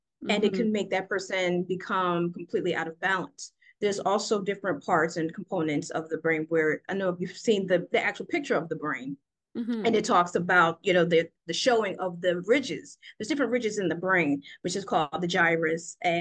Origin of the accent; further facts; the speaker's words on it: New Jersey, United States; So a few actually from my home state in New Jersey